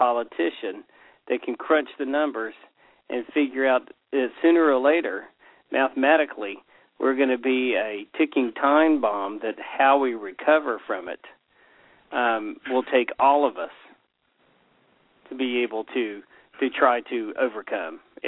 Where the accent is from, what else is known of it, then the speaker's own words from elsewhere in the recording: the South, United States; Well, being a Southerner, then I will actually bring up